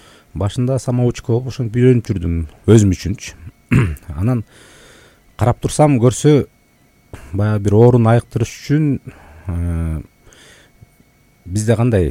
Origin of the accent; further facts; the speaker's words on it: Bishkek, Kyrgyzstan; Бирок баягы ата энем шаарга келип, шаарда чоңоюп калдык, шаарда өстүк. Шаар Бишкек шаарынын мектебинде окудук. 71-чи мектепте окугам.